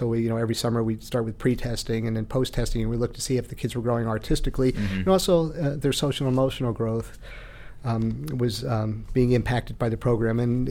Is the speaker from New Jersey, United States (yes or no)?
yes; Newark, New Jersey, United States; also born or lived in Elizabeth; No, I grew up in Newark in Elizabeth, New Jersey.